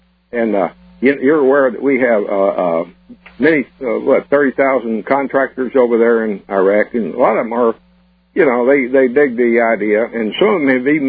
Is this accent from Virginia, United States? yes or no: no; Houston, Texas, United States; Actually, I'm from Houston, Texas originally.